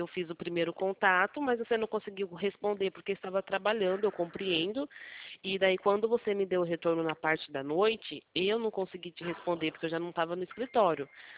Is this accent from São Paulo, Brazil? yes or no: yes; Santa Gertrudes, São Paulo, Brazil; porque eu sou aqui de Santa Gertrudes.